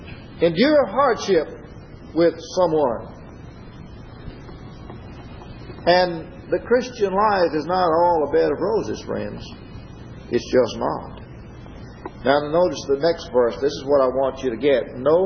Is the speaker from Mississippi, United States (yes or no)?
yes; Macon, Mississippi, United States; born there; I was way out in California, and I was born down here in Macon, Mississippi, just 35 miles from here.